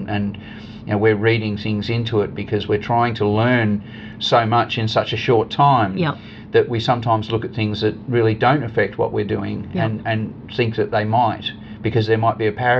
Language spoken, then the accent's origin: English; Victoria, Australia; So I'm from the Surf Coast. I've lived for 30 years in amongst that surf culture